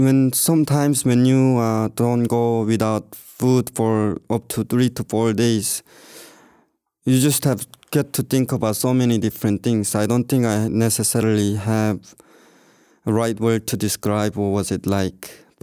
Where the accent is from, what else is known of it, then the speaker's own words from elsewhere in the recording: North Korea; moved away; I looked down from Chinese land to my hometown, which I saw my elementary school. I could literally see the places that I used to go when I was in North Korea.